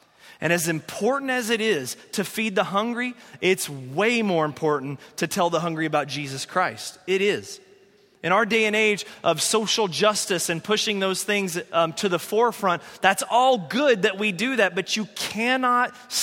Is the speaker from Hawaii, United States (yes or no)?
no; Asheville, North Carolina, United States; I grew up, like I said, in the Southern Baptist Church, and the church that I grew up in Asheville, North Carolina, was very committee-driven.